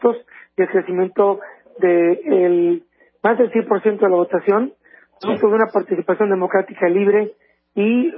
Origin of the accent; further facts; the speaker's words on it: Veracruz, Mexico; que todos como mexicanos y particularmente como veracruzanos debemos de caminar de la mano